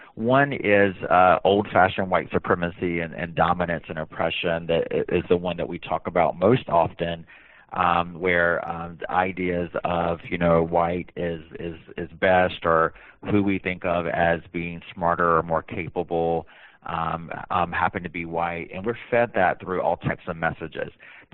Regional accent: the South, United States; I'm Native American. I'm from the South, from a very poor family.

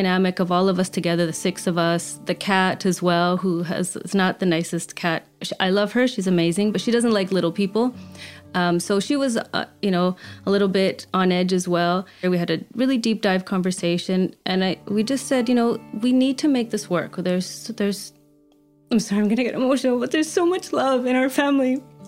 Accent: Canada; But I always knew I wanted to come back to Canada, being Canadian, and my children as well, having their Canadian birthright.

